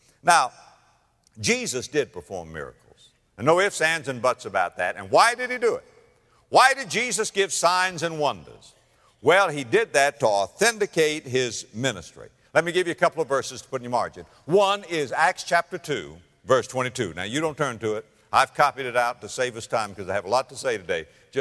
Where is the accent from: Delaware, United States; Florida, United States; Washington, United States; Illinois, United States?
Florida, United States; In December 1996, in my home state of Florida, something happened.